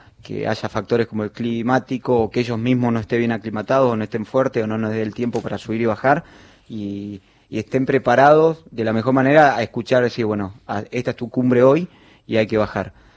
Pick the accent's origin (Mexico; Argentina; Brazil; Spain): Argentina; Soy de acá, de Argentina